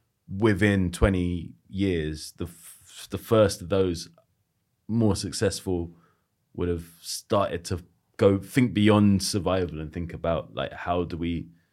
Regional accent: Jamaica; And then, of course, being Jamaican, it's just like, that t-shirt's not for sale.

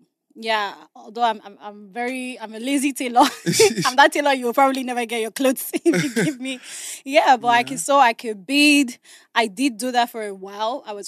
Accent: Abuja, Federal Capital Territory, Nigeria; I grew up in Abuja. Okay. You know, my whole family is still in Abuja.

